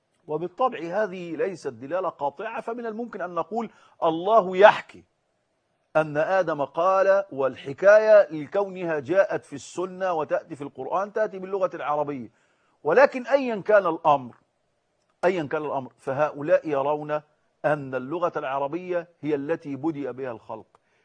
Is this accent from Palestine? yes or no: no; Egypt; وخاصة في بلدنا مصر